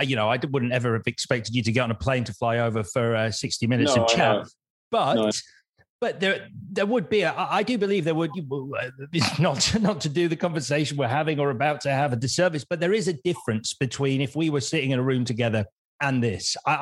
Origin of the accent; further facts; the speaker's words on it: United Kingdom; because we are quintessentially British. So we'll protest, but we'll protest in a British way.